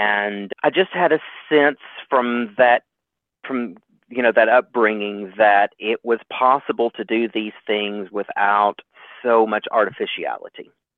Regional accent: Kentucky, United States; Well, I grew up in Kentucky in the United States

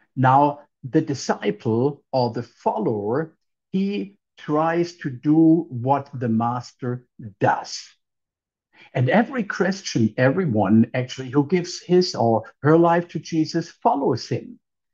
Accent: Germany; When I grew up in Germany, we had to learn.

